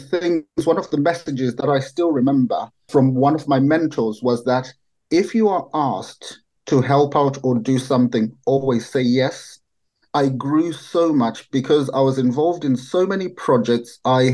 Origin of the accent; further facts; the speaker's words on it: Zimbabwe; born there; So I was born in Zimbabwe.